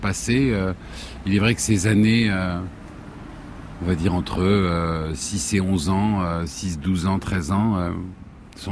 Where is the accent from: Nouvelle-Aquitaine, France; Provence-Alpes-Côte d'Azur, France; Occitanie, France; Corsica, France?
Provence-Alpes-Côte d'Azur, France; Beaulieu-sur-Mer; J'ai grandi en fait à Beaulieu pendant toute la période de mon école primaire. Mais c'est peut-être le seul endroit du monde où j'ai l'impression d'avoir planté des racines.